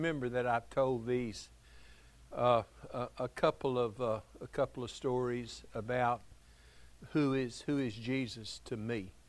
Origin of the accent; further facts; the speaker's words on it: Freeport, United States; I was just a typical young boy growing up in Freeport.